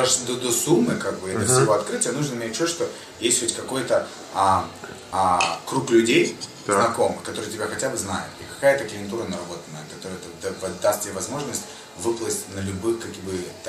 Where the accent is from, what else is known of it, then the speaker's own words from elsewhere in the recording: Estonia; Я из Эстонии. Uh-huh. У нас в Эстонии я тоже работал